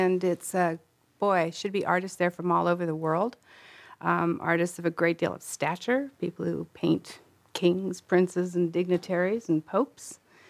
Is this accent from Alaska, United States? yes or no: yes; Alaska, United States; I grew up here in Alaska.